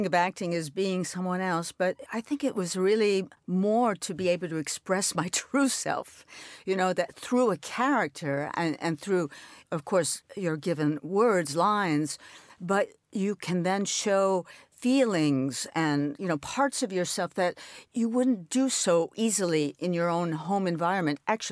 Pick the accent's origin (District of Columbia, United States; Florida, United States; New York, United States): New York, United States; I'm an only child. I grew up in New York. My mother was Polish. I knew that. My father, French.